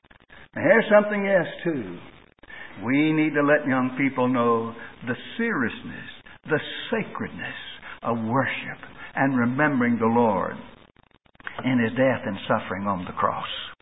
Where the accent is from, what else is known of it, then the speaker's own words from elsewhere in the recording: Kentucky, United States; as a boy growing up in Kentucky